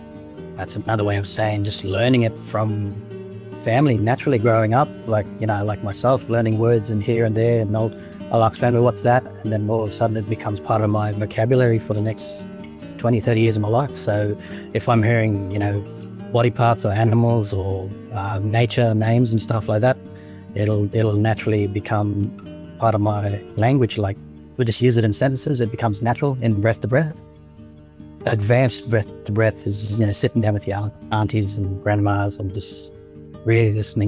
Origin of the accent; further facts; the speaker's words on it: Mossman, Queensland, Australia; Yeah, I grew up around Mossman. It's still pretty much the same small town, farming area.